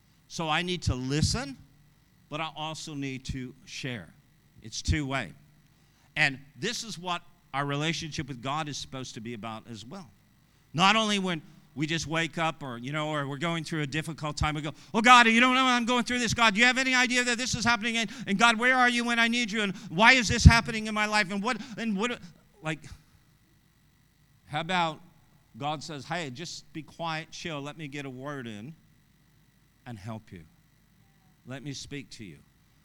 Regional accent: Canada; I'm from Canada, so wasn't in Canada either. Too cold.

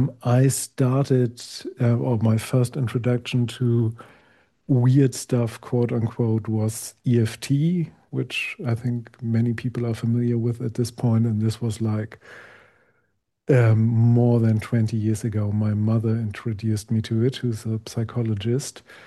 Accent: Hamburg, Germany; But in my hometown in Hamburg

